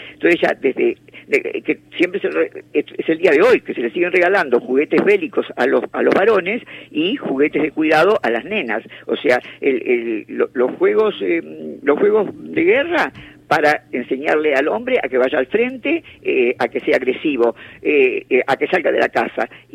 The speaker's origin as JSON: {"language": "Spanish", "country": "Argentina", "said": "soy argentina, y he sufrido en mi larga vida 7 golpes militares."}